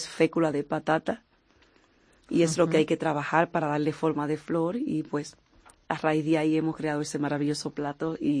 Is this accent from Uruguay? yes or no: no; Dominican Republic; pero yo crecí viéndola en la República Dominicana